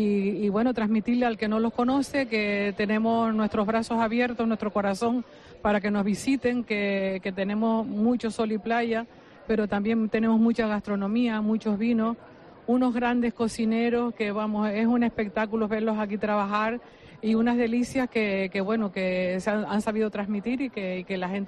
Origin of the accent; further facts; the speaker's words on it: Arafo, Canary Islands, Spain; soy de Arafo, Güímar es el pueblo de al lado